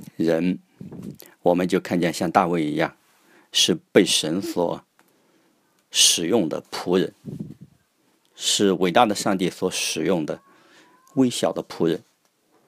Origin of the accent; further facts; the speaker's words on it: China; 这一点我们中国人是绝对难以理解，觉得这是出卖父亲的王权和王朝的利益，对父亲不忠。